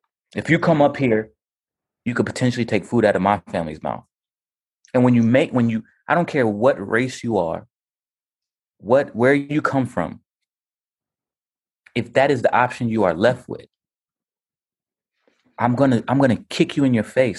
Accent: Georgia, United States; Because we're from the suburbs. And what's very unordinary about where the suburbs we're from Clayton County, right?

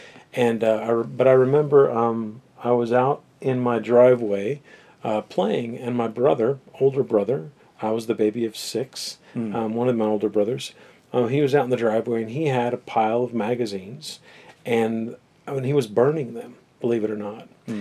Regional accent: Houston, Texas, United States; born there; so I was born in Houston, Texas.

